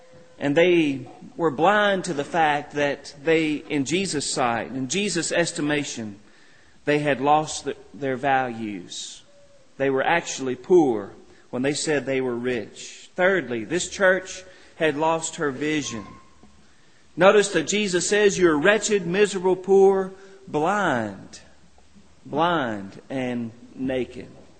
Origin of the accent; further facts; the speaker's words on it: Texas, United States; As you know, I grew up in West Texas in very dry conditions, in fact, practically desert conditions.